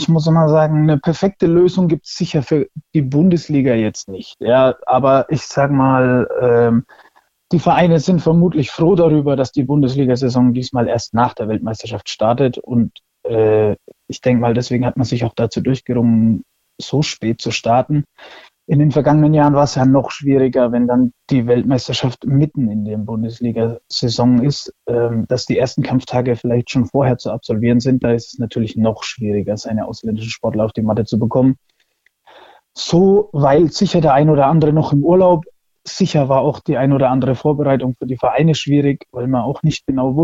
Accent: Würzburg, Bavaria, Germany; Also ich komme aus Würzburg

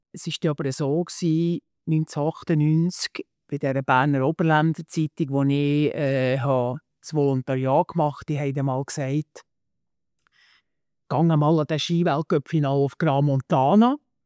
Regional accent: Liechtenstein; weil ich als Liechtensteiner Berichterstatter

